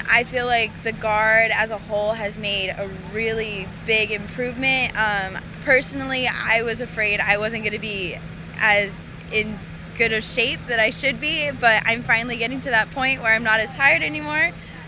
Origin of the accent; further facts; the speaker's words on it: Placentia, California, United States; Placentia, California.